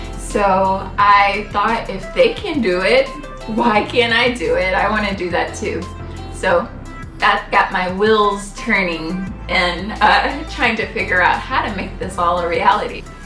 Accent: Nashville, Tennessee, United States; So we're from Nashville, Tennessee, also known as Music City, USA. We both worked in clinical trials in Nashville for many, many years.

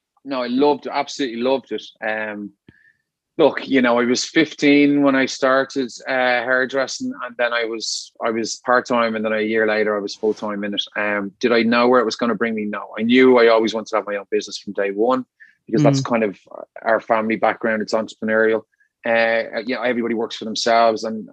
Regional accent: Ireland; I'm very Irish, you know, that kind of way. I can't take a compliment and all that sort of stuff.

